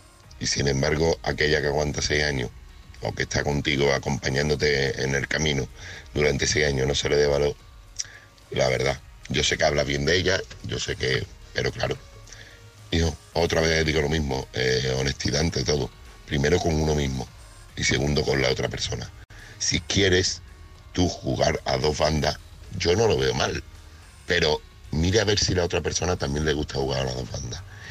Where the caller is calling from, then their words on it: Seville, Andalusia, Spain; corresponsal de Sevilla.